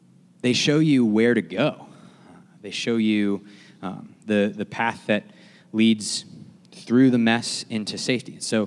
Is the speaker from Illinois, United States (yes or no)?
no; Avon Lake, Ohio, United States; there's a chase coming down I-90 out of Cleveland towards my hometown, Avon Lake.